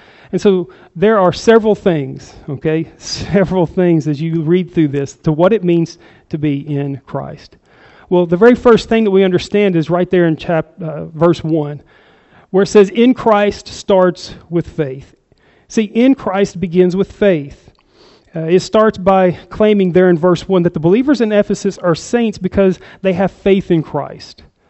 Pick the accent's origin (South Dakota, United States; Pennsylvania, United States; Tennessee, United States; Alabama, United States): Tennessee, United States; Chattanooga; now in Newman Grove, United States; I'm originally from Chattanooga. Do I get any benefits from Chattanooga, Tennessee by living in Newman Grove?